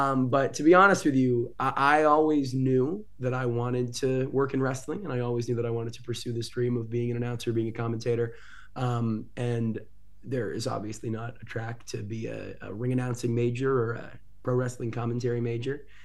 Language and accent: English; Boston, Massachusetts, United States; now in Los Angeles, United States; People always say I'm from Boston originally, the East Coast of the U.S.